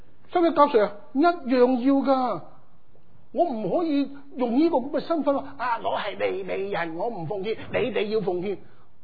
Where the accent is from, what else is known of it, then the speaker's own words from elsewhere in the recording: China; 我是中国人，我是男人。